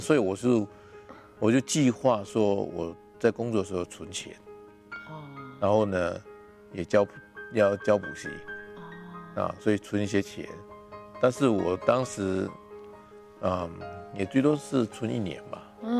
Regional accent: Singapore; 对，我是新加坡人。

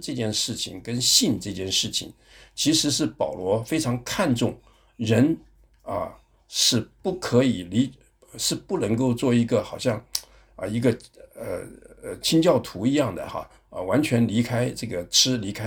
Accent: Taiwan; 我跟玉梅我们都是在台湾长大的但是玉梅就是我妻子哈，她家里面是广东人的习惯，我们家里面是湖南人的习惯

